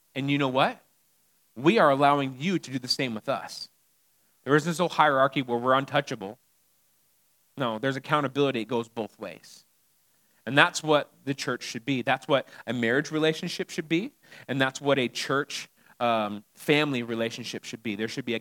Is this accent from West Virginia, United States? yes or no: no; California, United States; moving to the South, it's different, right? There's membership here in churches. We're like coming from Southern California, it's like, well, we don't really have membership.